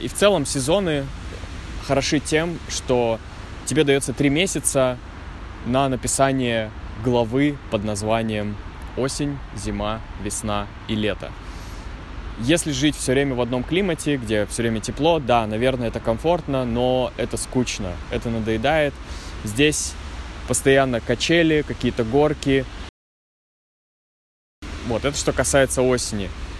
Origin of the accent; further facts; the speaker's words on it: Novosibirsk, Novosibirsk Oblast, Russia; now in Saint Petersburg, Russia; я вообще из Новосибирска, у нас уже в октябре-ноябре выпадает снег иногда, поэтому осень у нас довольно короткая